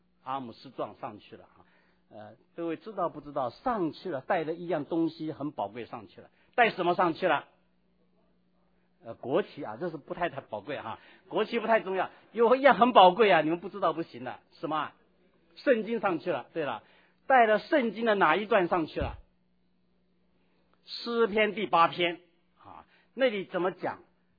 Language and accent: Chinese; China; 我们中国人还有多少没信主还搞不清啊？